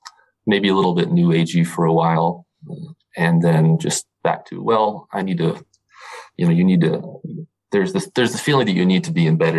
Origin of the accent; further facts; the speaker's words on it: California, United States; I grew up in Central California in a very, very religious and very conservative kind of city.